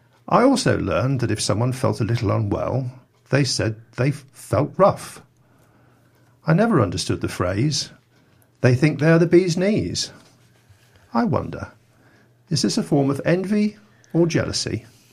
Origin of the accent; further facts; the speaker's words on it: North West England, United Kingdom; I was brought up in Lancashire, and we certainly had our share of such terms.